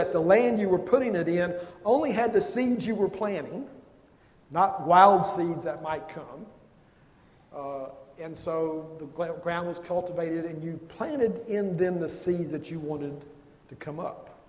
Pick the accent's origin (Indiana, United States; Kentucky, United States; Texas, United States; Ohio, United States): Kentucky, United States; Lexington; the church I grew up in Lexington, Kentucky